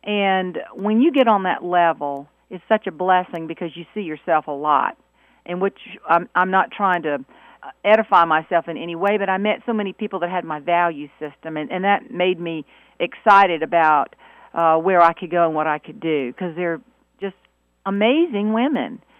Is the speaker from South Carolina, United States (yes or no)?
yes; South Carolina, United States; I grew up in the Low Country and then I also know how to speak Gullah. I was raised